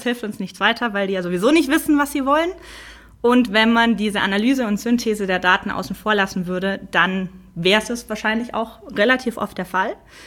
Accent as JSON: {"language": "German", "town": "Stuttgart", "region": "Baden-Württemberg", "country": "Germany", "accent": "Swabian", "lives_now": "Munich, Germany", "said": "Das ist auch so ungefähr die Zeit, zu der ich nach München kam. Davor komme ich nämlich eigentlich aus der Stuttgarter Ecke, was man mir meistens nicht so anhört, außer ich bin mit anderen Schwaben unterwegs oder ich werde sauer, dann kommt das auch immer wieder durch."}